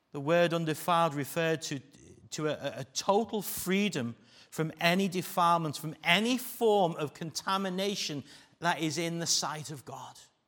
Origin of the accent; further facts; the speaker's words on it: Ireland; Remember, I'm Irish, okay?